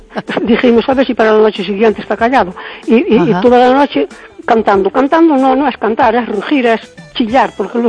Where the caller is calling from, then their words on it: Cespón, Galicia, Spain; de Cespón.